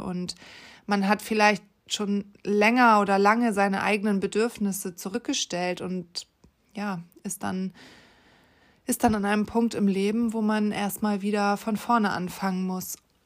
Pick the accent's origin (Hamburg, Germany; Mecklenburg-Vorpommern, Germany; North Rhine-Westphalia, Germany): Hamburg, Germany; moved away; Hamburg meine Base ist. Hamburg ist meine Heimat und da ist meine Familie und da sind meine Freunde.